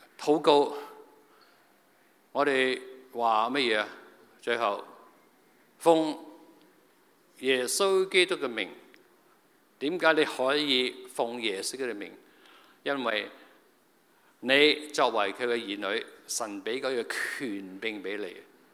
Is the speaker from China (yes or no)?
yes; China; 今天我们是中国的信徒，我们都是外邦人